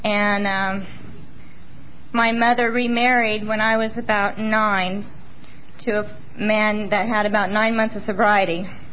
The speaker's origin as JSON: {"language": "English", "town": "Bakersfield", "region": "California", "country": "United States", "tie": "born or raised there", "said": "I grew up in Southern California. I'm from Bakersfield. Real charming town."}